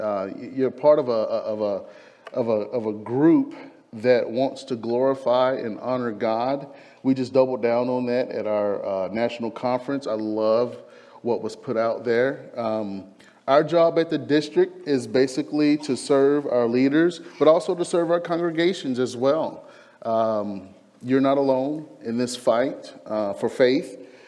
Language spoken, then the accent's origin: English; Lexington, North Carolina, United States; I grew up in Lexington, North Carolina.